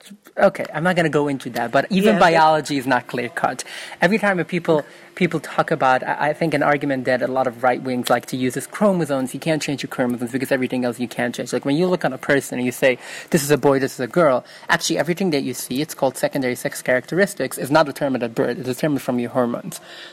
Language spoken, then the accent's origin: English; Brooklyn, New York, United States; I grew up in Williamsburg in Brooklyn, New York. I grew up in an ultra-Orthodox Hasidic Jewish community